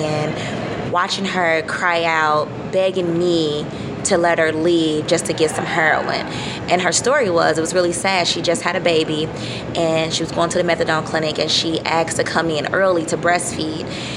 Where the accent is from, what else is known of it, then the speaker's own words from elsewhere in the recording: St. Louis, Missouri, United States; So I'm from St. Louis, Missouri. Did all my training here at St. Louis University School of Medicine.